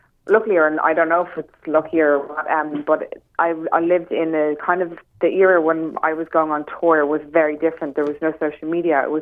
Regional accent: Dublin, County Dublin, Ireland; also born or lived in United States; I'm Irish Italian, a fun mix. I'm from Dublin, but I've lived all around the world, particularly in America.

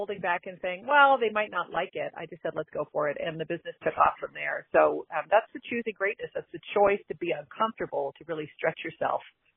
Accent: Canada; moved away as an adult; now in United States; Yeah, well, I am originally from Canada, so you'll hear some out and about in my my vernacular.

